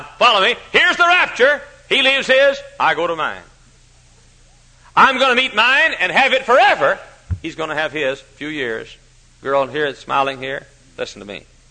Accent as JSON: {"language": "English", "region": "Texas", "country": "United States", "said": "I came here 14 years ago. We came from Texas."}